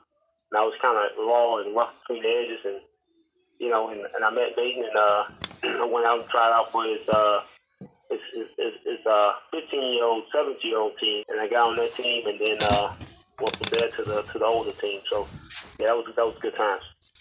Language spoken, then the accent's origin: English; Chicago, Illinois, United States; I'm from Chicago, Illinois.